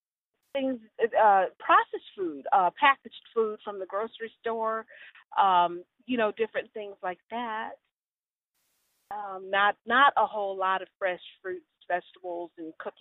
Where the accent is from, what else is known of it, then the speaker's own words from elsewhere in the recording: Dallas, Texas, United States; I am from Dallas, Texas, and I've spent the last 20 years traveling the globe